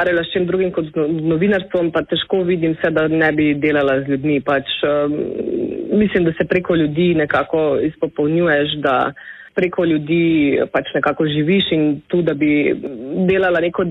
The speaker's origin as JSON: {"language": "Slovenian", "town": "Maribor", "region": "Podravska", "country": "Slovenia", "tie": "born or raised there", "lives_now": "Logatec, Slovenia", "said": "Jaz sem v osnovi iz Maribora, tam sem se rodila, preživela prvih 18 let svojega življenja tam, torej moji starši so še vedno tam. Potem sem šla študirati v Ljubljano in potem je pač nekako življenje prineslo sem v Logatec."}